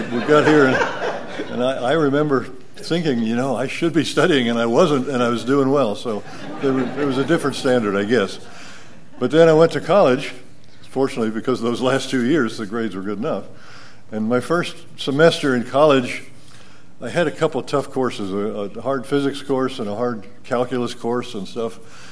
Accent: New Jersey, United States; When I was in high school, I grew up in the East, and the school I went to was a pretty highfalutin school.

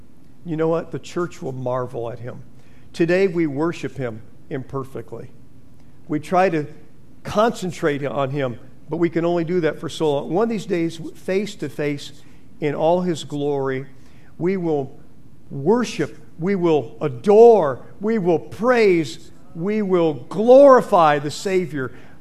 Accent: California, United States; those silhouetted pictures, something I grew up without in California.

